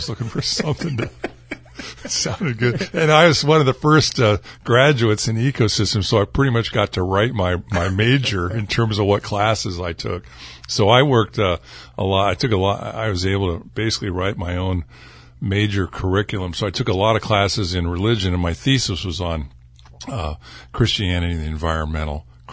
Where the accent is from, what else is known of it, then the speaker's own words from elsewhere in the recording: California, United States; And I grew up basically in the Sierra Nevada trying new products